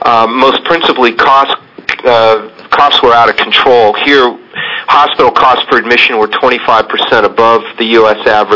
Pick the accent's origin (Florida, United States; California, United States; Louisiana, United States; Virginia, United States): California, United States; I'm not an East Coast resident originally. I'm from California.